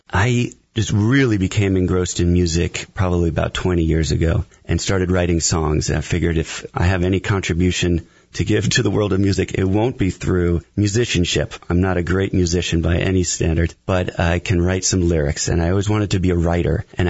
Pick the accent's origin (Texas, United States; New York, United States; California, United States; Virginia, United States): New York, United States; I grew up in New York. My father was an amateur musician.